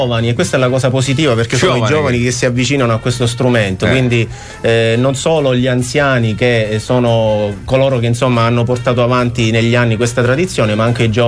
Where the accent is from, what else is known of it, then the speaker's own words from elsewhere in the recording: Sicily, Italy; io vengo dalla provincia di Messina e lì ancora questa tradizione è radicata